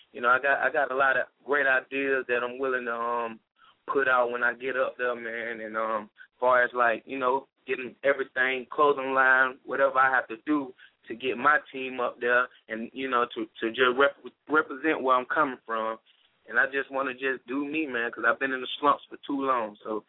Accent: Athens, Georgia, United States; Well, man, first I want to say I'm from Athens, Georgia, the west side of Athens, Pardo, Hawthorne Avenue.

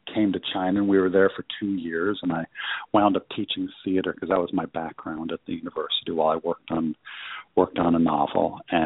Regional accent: London, United Kingdom; moved away; also born or lived in Washington, D.C.; So I grew up in London, and when we came back from England, we went to Washington, D.C., where my family has been based ever since.

